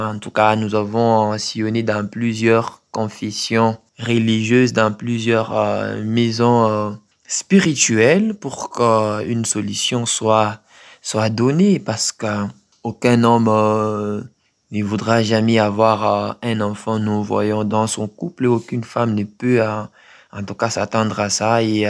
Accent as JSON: {"language": "French", "country": "DR Congo", "said": "Ici chez nous, en Afrique, plus précisément en République démocratique du Congo"}